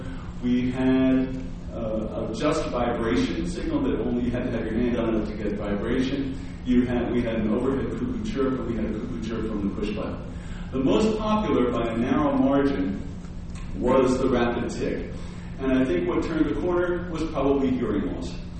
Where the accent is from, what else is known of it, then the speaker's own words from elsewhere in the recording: New York City, New York, United States; I'm a New Yorker, I grew up in the city